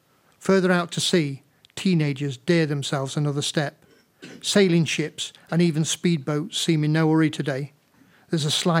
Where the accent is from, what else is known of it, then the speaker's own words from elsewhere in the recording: United Kingdom; born there; I was just lucky to be born here.